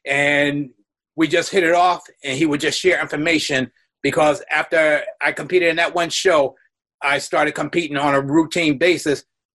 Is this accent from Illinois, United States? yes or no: no; Orange, New Jersey, United States; I grew up in Orange, New Jersey. Okay. That's where I grew up at.